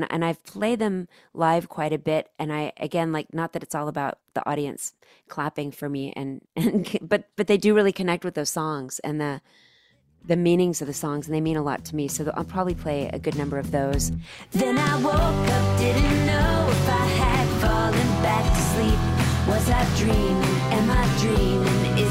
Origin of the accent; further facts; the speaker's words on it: Dallas, Texas, United States; because I'm from Dallas